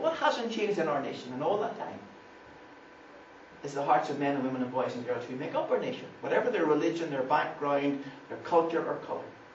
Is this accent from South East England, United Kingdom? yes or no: no; Northern Ireland, United Kingdom; I'm from Northern Ireland. I don't know if my English is all that good. We speak a little bit different over here.